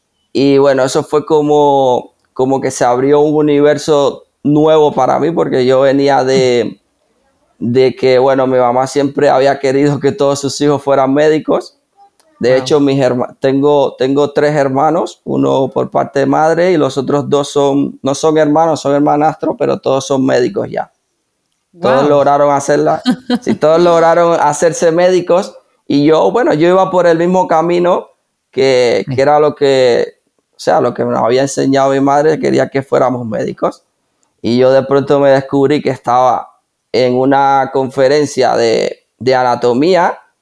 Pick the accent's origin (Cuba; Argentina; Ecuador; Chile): Cuba; Yo soy de Cuba, ¿vale? En Cuba estudiaba medicina